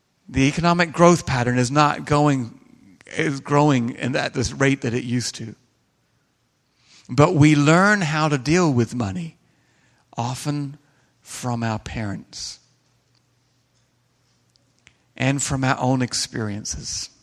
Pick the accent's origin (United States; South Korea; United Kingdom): United Kingdom; England; It seems to me, as an Englishman, that both sides are very capable of doing the same thing.